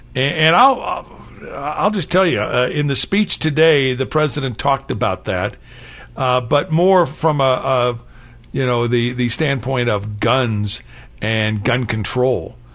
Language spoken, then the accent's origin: English; Kansas City, Missouri, United States; Quentin Lucas is the mayor of my hometown, Kansas City. I was educated in Kansas City.